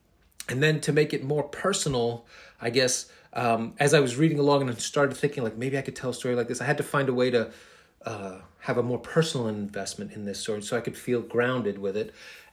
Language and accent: English; Queens, New York, United States; I'm a kid from Queens. Maybe it's just that I don't know anything about all this.